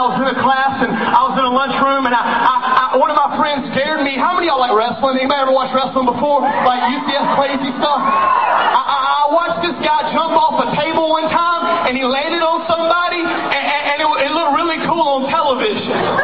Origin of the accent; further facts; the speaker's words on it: Alabama, United States; I came all the way from Alabama to show some love.